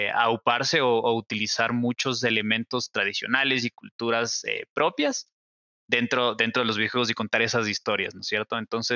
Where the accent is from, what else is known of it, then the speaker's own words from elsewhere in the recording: Ecuador; soy de Ecuador.